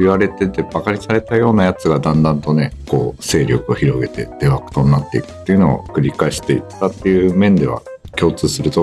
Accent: Sendai, Miyagi, Japan; 地元の仙台で入った会社があって、

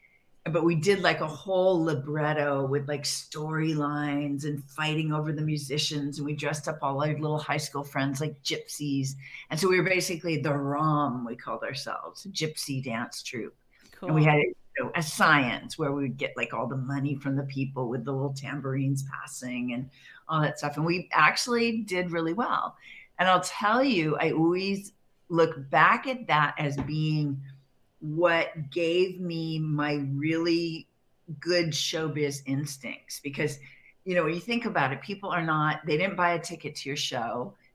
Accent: Berkeley, California, United States; I have a kind of an interesting origin story, only because I grew up in Berkeley and we had crazy hippie parents who kind of disappeared a little bit on us during a certain period of time in Berkeley.

